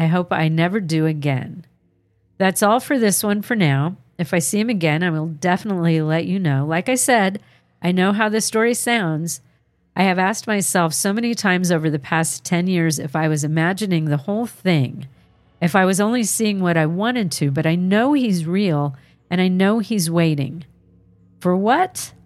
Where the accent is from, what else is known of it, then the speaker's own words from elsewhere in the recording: London, Kentucky, United States; I moved away from my hometown of London, Kentucky.